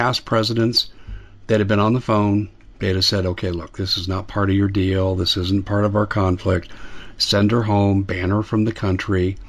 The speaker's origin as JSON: {"language": "English", "region": "Arizona", "country": "United States", "said": "And listen, I'm from Arizona, and I immersed myself in the voter fraud aspect of Maricopa County"}